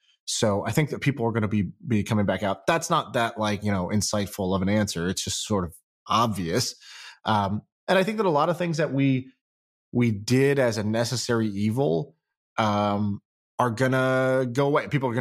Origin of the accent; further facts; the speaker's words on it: California, United States; And also I came from California, and in California, there's just like COVID, you know, precaution everywhere.